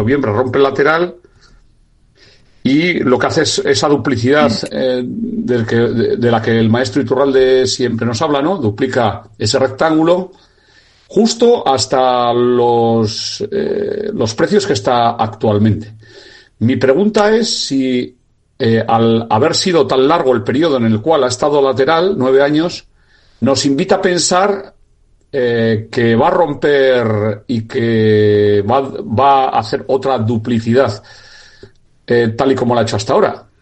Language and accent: Spanish; Vitoria-Gasteiz, Basque Country, Spain; de Vitoria.